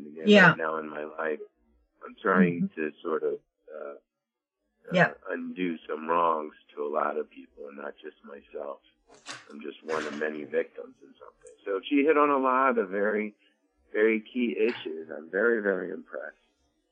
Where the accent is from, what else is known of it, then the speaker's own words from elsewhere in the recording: United States; My nationality is I'm Cherokee and Choctaw. So I'm Native American.